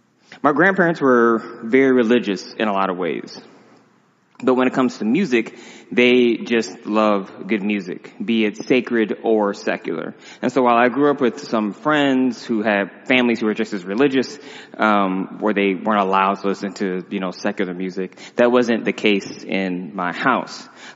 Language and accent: English; United States; Having grown up in the apartheid state that was America in the 40s, late 30s, 40s, and 50s.